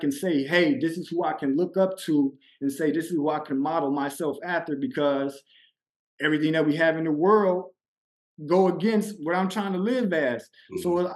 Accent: Compton, California, United States; joining the gang activity, growing up in Compton, California, and just running wild in the streets.

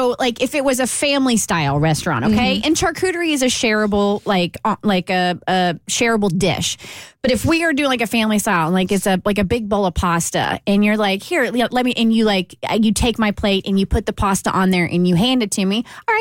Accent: Kentucky, United States; I grew up in Kentucky, and so, you know, we were a Pepsi family, all right?

